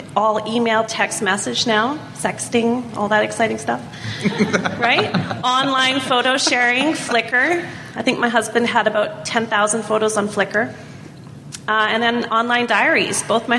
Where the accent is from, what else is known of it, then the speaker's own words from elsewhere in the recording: Vancouver, British Columbia, Canada; I'm from Vancouver, BC.